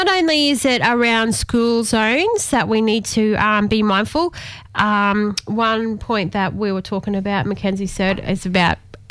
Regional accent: Brisbane, Queensland, Australia; Because this is when I was growing up in Brizzy

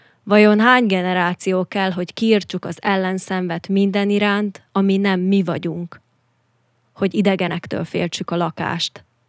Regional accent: Slovakia; Mivel mi kisebbségi magyarok vagyunk, ezért úgy döntöttünk, hogy fogalmazzuk meg most egy-egy versben azt, hogy milyen érzés kisebbségként élni, magyarként élni Szlovákiában

